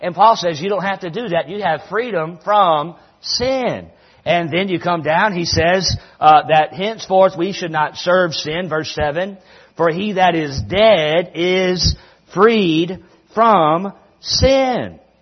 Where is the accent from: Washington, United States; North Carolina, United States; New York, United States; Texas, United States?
North Carolina, United States; I'm from North Carolina. I grew up using the word reckon.